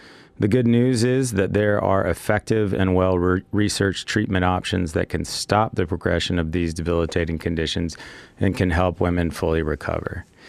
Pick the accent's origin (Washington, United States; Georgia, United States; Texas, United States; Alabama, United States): Georgia, United States; Atlanta; my hometown of Atlanta, Georgia. That's where I grew up and spent the first 20 plus years of my life.